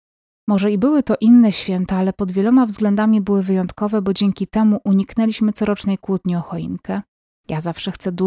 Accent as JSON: {"language": "Polish", "region": "Warmian-Masurian Voivodeship", "country": "Poland", "said": "Nie wiem, czy tylko w naszych stronach była ta tradycja z butami, czy wszędzie, a jestem z Warii, Mi i Mazur."}